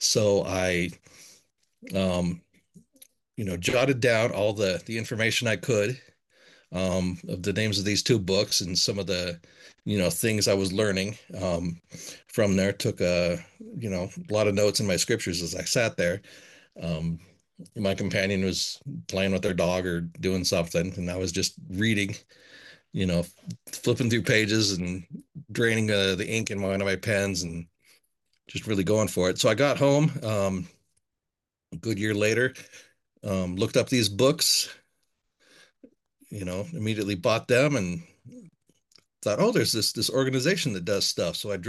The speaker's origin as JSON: {"language": "English", "region": "Utah", "country": "United States", "tie": "born or raised there", "said": "By way of background, I was raised here in the Salt Lake Valley."}